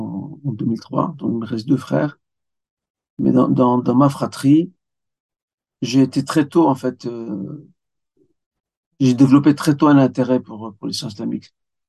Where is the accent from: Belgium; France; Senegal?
Belgium; Brussels, Brussels-Capital Region; also born or lived in Medina, Saudi Arabia; moi, je réside à Bruxelles. Je suis né à Bruxelles. J'ai un parcours, classique en Belgique, à savoir celui d'études primaires, secondaire, en tout cas une bonne partie des secondaires.